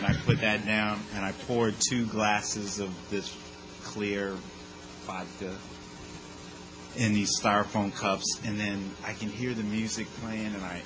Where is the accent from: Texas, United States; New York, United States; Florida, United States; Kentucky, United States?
Texas, United States; I grew up in Texas